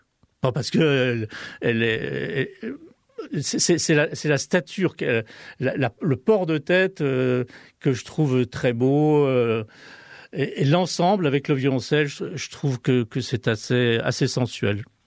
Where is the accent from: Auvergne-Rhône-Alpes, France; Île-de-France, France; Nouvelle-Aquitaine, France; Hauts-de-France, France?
Auvergne-Rhône-Alpes, France; Ambérieu-en-Bugey; born there; donc je suis né en Berlieu, j'habite en Berlieu